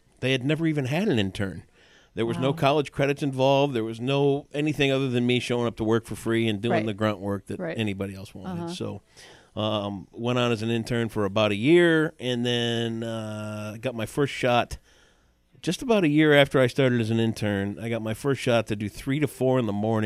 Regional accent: Sparta, Michigan, United States; Because I grew up in Sparta, everything that was going on was in Muskegon.

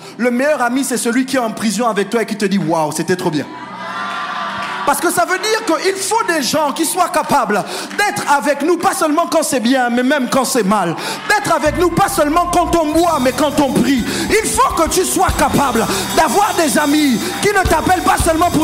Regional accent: Port-Gentil, Ogooué-Maritime, Gabon; J'ai grandi à Port-Gentil. C'est pas très loin de Libreville. Je reviens pas des États-Unis, je reviens pas de Chine, je reviens pas de France. J'ai grandi à Port-Gentil. À Port-Gentil, j'allais à Raponda.

